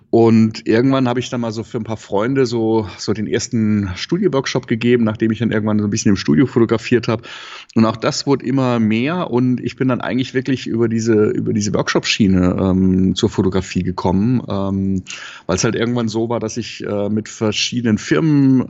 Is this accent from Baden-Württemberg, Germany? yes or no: yes; Karlsruhe, Baden-Württemberg, Germany; ich bin aus Karlsruhe.